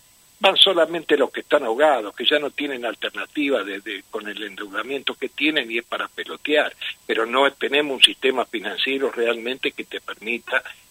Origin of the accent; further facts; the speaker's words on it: Chaco, Argentina; aparte vos sabés que yo soy chaqueño